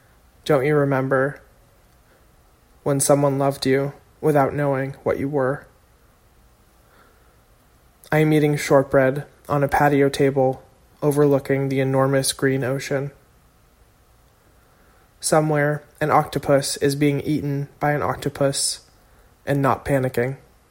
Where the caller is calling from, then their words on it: Brooklyn, New York, United States; I'm recording from Brooklyn, New York.